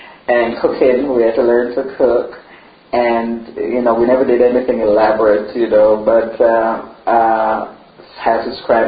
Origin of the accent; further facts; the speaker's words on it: Jamaica; And growing up in Jamaica, your neighbors, if they saw you doing something wrong in the street, they were allowed to chastise you